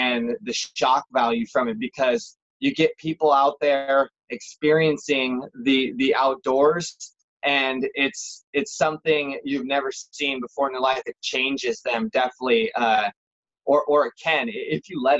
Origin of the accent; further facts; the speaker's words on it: Oakley, California, United States; I grew up in the Bay Area in Oakley, California. So Tahoe was about an hour drive.